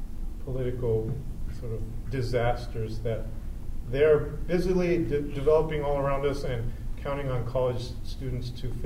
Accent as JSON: {"language": "English", "town": "Los Angeles", "region": "California", "country": "United States", "tie": "born or raised there", "said": "I guess growing up in East LA, East LA was for a long time the Jewish neighborhood of Los Angeles"}